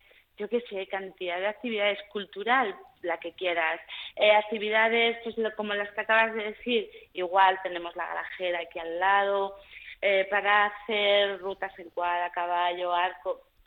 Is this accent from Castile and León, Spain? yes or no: yes; Zamora, Castile and León, Spain; yo soy de Zamora